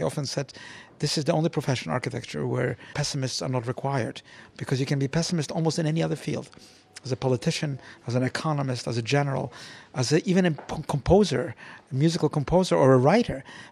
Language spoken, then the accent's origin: English; Poland; moved away; I grew up under communism in Poland until we were able to leave.